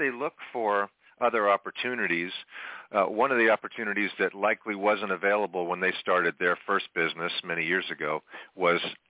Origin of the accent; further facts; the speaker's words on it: Boynton Beach, Florida, United States; now in Avila Beach, United States; Then I grew up in South Florida in Boynton Beach and Delray Beach.